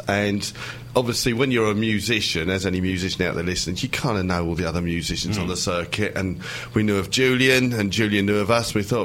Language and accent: English; Wickford, East of England, United Kingdom; now in Southminster, United Kingdom; I come from Wickford originally, and moved out to Southminster in the late 80s.